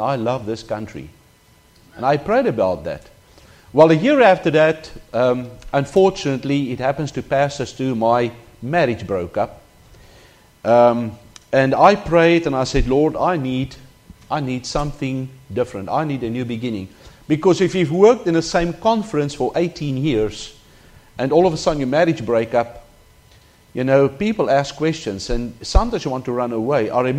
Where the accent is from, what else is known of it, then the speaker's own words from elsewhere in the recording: Gauteng, South Africa; I grew up in South Africa, south of Johannesburg.